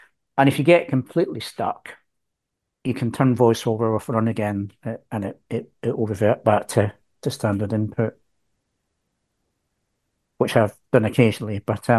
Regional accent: Scotland, United Kingdom; accent: Scottish; it's pretty accurate even for my Scottish accent.

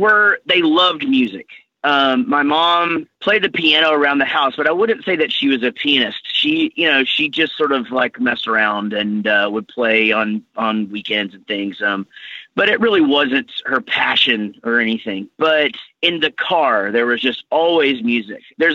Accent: Wichita Falls, Texas, United States; now in Denton, United States; That's right. Yeah. Born and raised. We're from Wichita Falls, Texas. We moved down to Denton, Texas when we started the band 26 years ago. And then, you know, we've just stayed.

